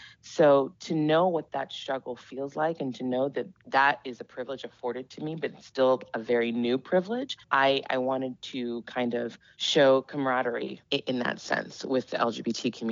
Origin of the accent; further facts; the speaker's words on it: Santa Barbara, California, United States; I grew up in Santa Barbara. So you could imagine, if you know anything about Santa Barbara, it's a very white community. And I felt very alone.